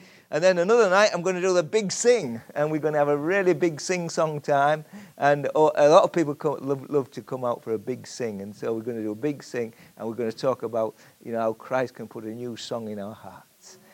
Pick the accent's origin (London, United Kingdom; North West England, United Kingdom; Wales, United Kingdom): North West England, United Kingdom; Carnforth; As said, I come from Carnforth.